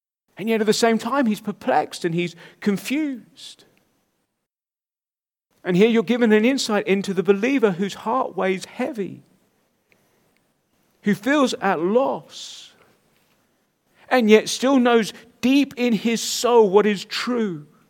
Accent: United Kingdom; And we think somehow, no, we must be stoic and have a stiff upper lip. We're British.

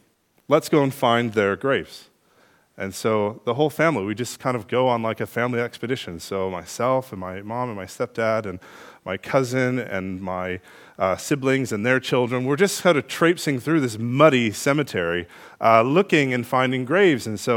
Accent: United States; I just wanted you to know I'm American.

